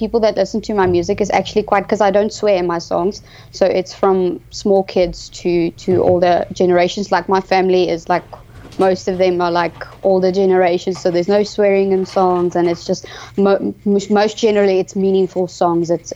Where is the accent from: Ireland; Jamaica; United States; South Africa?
South Africa; first language Afrikaans; English is a second language; I come from South Africa, so I inspire to sing in different languages. Like, I've been learning Spanish. My home language is Afrikaans, and I love singing in English.